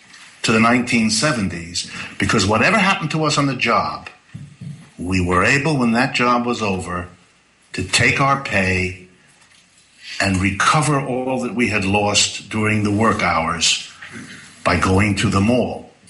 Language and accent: English; Youngstown, Ohio, United States; my hometown, Youngstown, Ohio, and thousands more like it.